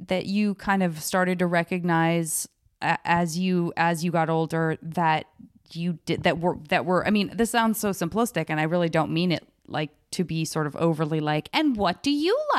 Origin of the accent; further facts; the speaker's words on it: Tucson, Arizona, United States; moved away as an adult; also born or lived in San Francisco; I grew up in Tucson, Arizona. Ain't nobody eating sushi in Tucson, Arizona.